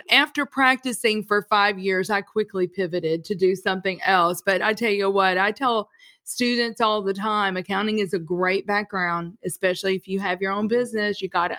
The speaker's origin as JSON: {"language": "English", "region": "Kentucky", "country": "United States", "tie": "born or raised there", "said": "Those Southern roots, girl, you know, because I grew up in Kentucky."}